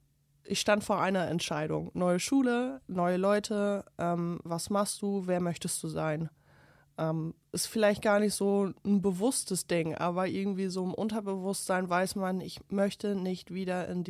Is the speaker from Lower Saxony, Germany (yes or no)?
yes; Ihren, Lower Saxony, Germany; Ich bin mit meinen Eltern in Iren groß geworden, das ist ein kleines Dorf in West-Oberleding.